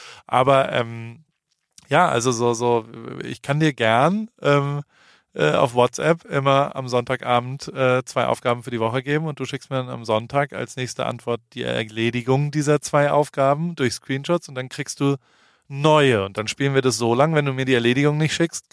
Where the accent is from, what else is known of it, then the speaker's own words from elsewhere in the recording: Germany; wir sind als in Deutsche aufgewachsen